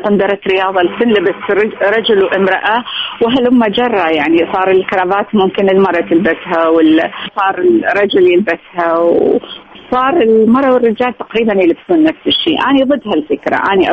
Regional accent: Iraq; now in Jordan; كوني أمثل العراق، لأن دائما أنا لأن ساكنة بالأردن أطلع باسم الأردن، بس لما أقدر أقول أنا عراقية وأمثل العراق جدا أكون سعيدة.

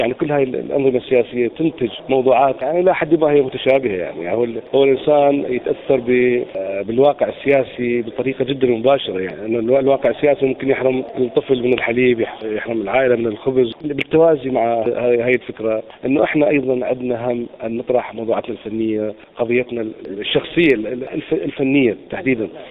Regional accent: Iraq; اذا كان صح انا عراقي اكيد

